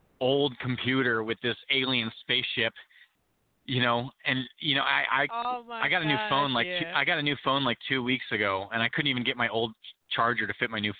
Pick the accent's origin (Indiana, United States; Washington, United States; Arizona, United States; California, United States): Washington, United States; In Seattle and Tacoma here in my, near my hometown